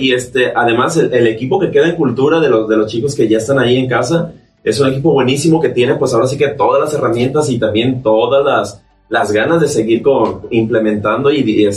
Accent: Comala, Colima, Mexico; Soy de Comala y bueno, mi pueblo también amo todo lo que hay ahí

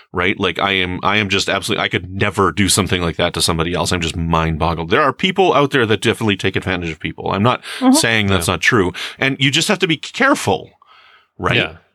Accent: Canada; Oh, well, I don't know. That's just being Canadian.

